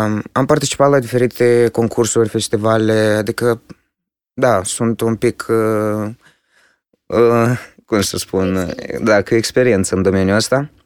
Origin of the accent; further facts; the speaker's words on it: Chișinău, Moldova; am 16 ani și sunt din Chișinău, învăț la Colegiul Național de Comerț, LSM.